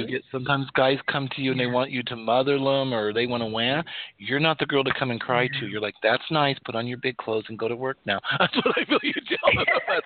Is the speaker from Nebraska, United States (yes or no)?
no; Wyoming, United States; I'm from Wyoming, for those of you who don't know, and it was really nice to see a lot of the Wyoming Territorial Prison